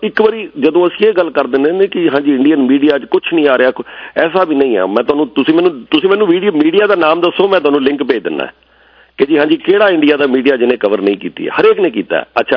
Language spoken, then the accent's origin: Punjabi; Punjab, India; ਮੈਂ ਖੁਦ ਜੇ ਉੱਥੇ ਕੋਈ ਵਧੀਆ ਚੱਲ ਰਿਹਾ ਹੁੰਦਾ ਤੇ ਤੁਸੀਂ ਅਸੀਂ ਇੱਥੇ ਨਾ ਆਉਂਦੇ, ਲੇਕਿਨ ਅਸੀਂ ਉੱਥੇ ਦੇ ਲੋਕ